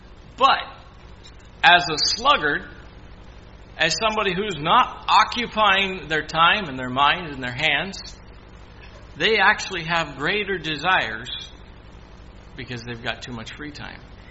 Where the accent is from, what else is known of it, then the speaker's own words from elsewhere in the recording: Canada; I'm a Canadian coming through.